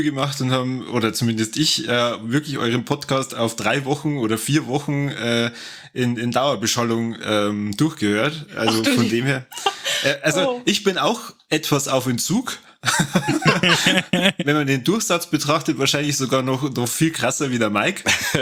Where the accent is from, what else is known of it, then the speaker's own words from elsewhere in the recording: Bavaria, Germany; accent: Bavarian; wir halten uns heute nicht zurück mit unserem bayerischen Dialekt, sondern wir labern ganz normal drauf